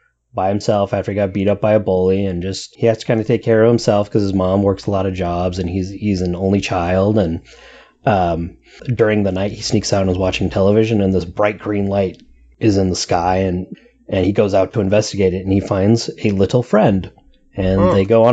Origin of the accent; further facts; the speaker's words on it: Pocatello, Idaho, United States; we're both from Pocatello, Idaho originally.